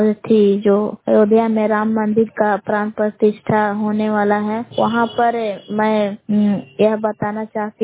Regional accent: Belav, Bihar, India; ग्राम बेलाव जिला कैमूर बरुआ की निवासी हूँ।

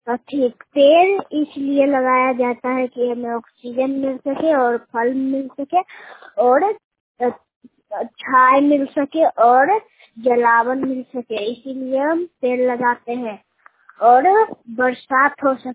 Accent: Patna, Bihar, India; मैं पटना बस के रहने वाला हूँ।

